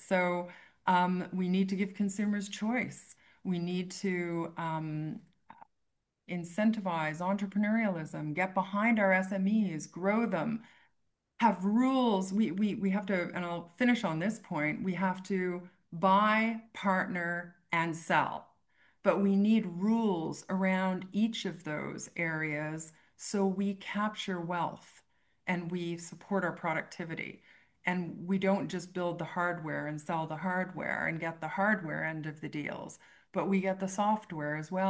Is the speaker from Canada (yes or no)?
yes; Canada; moved away; I was away from Canada for 21 years and I came back, and it's wonderful to be back.